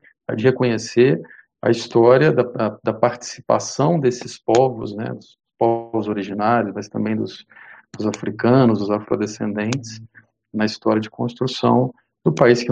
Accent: Minas Gerais, Brazil; E sim, como mineiro, né?

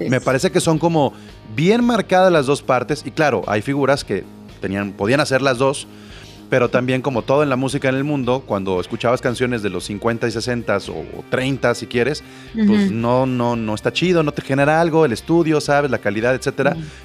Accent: Mexico; es un estigma que cargamos como mexicanos y especialmente hombres mexicanos

